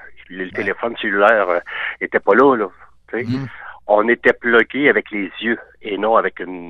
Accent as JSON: {"language": "French", "town": "Mont-Laurier", "region": "Quebec", "country": "Canada", "said": "je suis originaire de Mont-Laurier. J'ai connu le côté nature."}